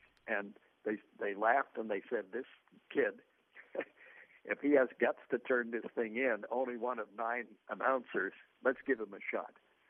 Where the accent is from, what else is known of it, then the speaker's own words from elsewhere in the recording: Kittanning, Pennsylvania, United States; I was raised in Kittanning, a great municipality of 5,000 people way back then.